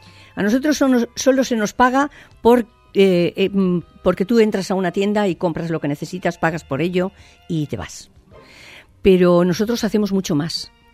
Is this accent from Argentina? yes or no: no; Burjassot, Valencian Community, Spain; Un grupo de comerciantes de mi pueblo, yo soy de Burjasot